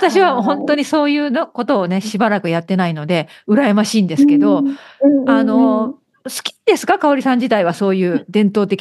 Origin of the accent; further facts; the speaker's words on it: Okayama, Japan; うちの実家は岡山で、はい、岡山も丸餅なんですけど